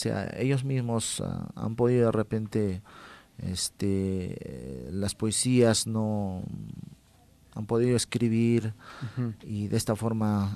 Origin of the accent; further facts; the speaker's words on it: Santiago Pupuja, Puno, Peru; despedirme con un saludo fraternal a mi pueblo Santiago Pupuja